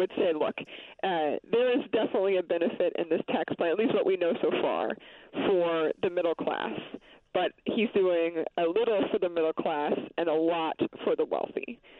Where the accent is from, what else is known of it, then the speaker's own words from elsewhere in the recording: Pennsylvania, United States; I come from Pennsylvania, so I come from dairy country in the Harrisburg-Hershey area of Pennsylvania.